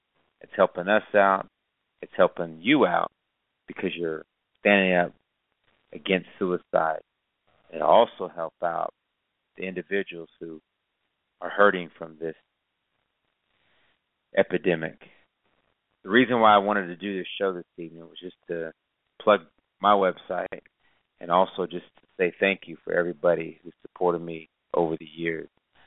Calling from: Oklahoma, United States; I come to you from Broken, Oklahoma. I reside right here with my wife and seven beautiful children.

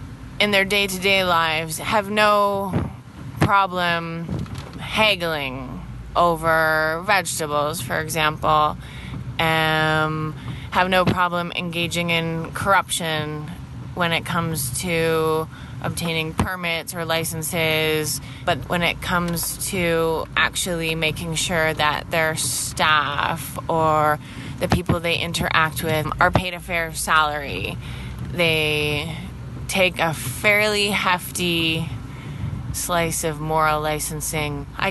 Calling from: Blantyre, Southern Region, Malawi; Hi, this is … I'm calling from Blantyre, Malawi.

